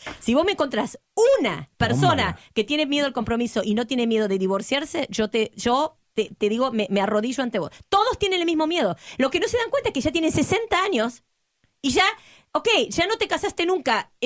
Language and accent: Spanish; Argentina; soy argentina, lo saben.